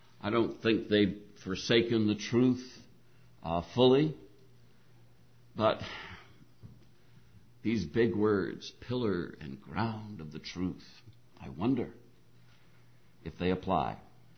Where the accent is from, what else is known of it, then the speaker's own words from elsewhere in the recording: New England, United States; I come from New England, and in New England, in these older areas, you see abandoned churches